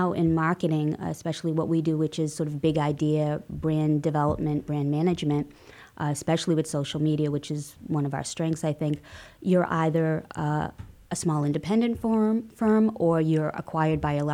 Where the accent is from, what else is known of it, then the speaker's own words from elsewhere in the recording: Ireland; I call my agency Paris, not because I'm French. I'm not. I'm Irish.